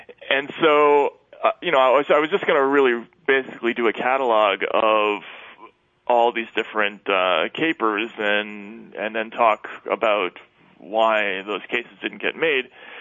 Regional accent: New York, United States; And I felt very guilty that as a New Yorker that I didn't know a lot of these things

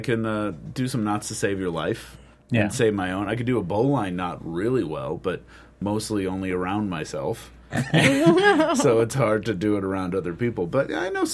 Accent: New England, United States; I'm from New England. I like to put maple syrup in there.

